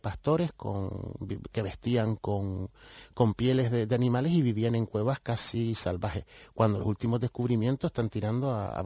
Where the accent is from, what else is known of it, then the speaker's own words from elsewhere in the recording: Canary Islands, Spain; igual tú y yo somos aborígenes canarios del siglo XXI, del siglo XX, que nacimos.